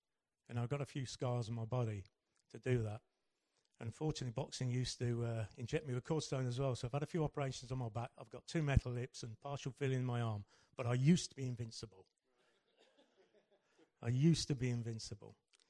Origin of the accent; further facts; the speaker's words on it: Hinckley, East Midlands, United Kingdom; now in Milton Keynes, United Kingdom; I come from Milton Keynes, but actually I'm originally born in Hinckley, commonly affectionately known to me as Stinkley. And, you know, I was born and brought up in the same council house there.